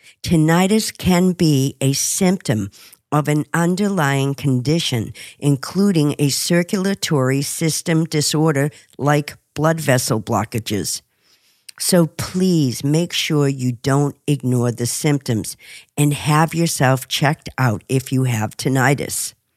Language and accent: English; Boston, Massachusetts, United States; in my hometown of Boston at Brigham and Women's Hospital